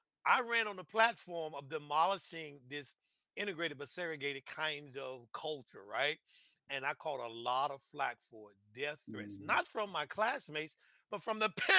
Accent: Mississippi, United States; growing up in Mississippi. And by the way, I just finished writing, I guess, chapter one of my autobiography. So about those experiences in Mississippi.

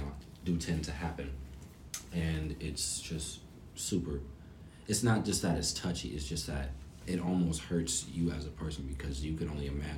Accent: Texas, United States; Yes, sir, I'm from Texas.

